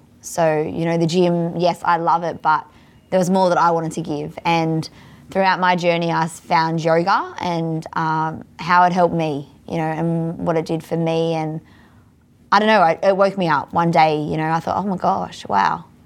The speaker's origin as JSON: {"language": "English", "town": "Woy Woy", "region": "New South Wales", "country": "Australia", "tie": "born or raised there", "said": "I have it in my hometown in Woi Woi."}